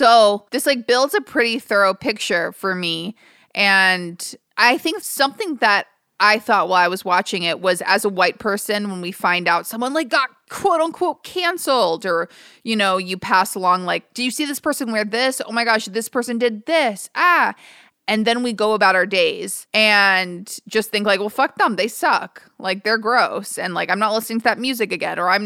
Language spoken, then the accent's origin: English; New York, United States; also born or lived in Los Angeles, United States; being white and growing up in New York